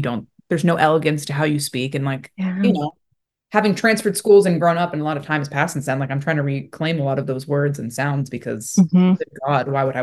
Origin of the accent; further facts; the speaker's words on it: the South, United States; I was raised in the South. My family was from the North, but like, I still grew up with an accent